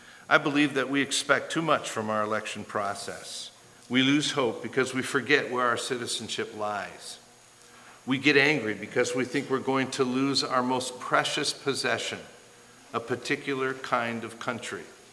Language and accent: English; Wisconsin, United States; moved away as an adult; I grew up in Wisconsin, and then I went to Ohio for college, and I talked funny to people around me.